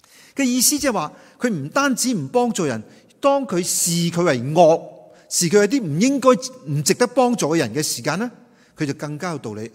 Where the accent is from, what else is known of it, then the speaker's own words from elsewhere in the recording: China; 其实我哋中国人都好多系类似系咁嘅情况，系咪？